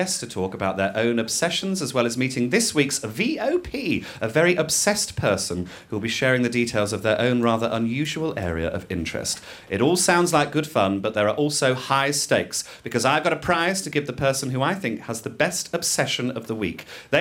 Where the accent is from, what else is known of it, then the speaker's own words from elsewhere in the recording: Birmingham, West Midlands, United Kingdom; it's all about my hometown of Birmingham, the Venice of the West Midlands.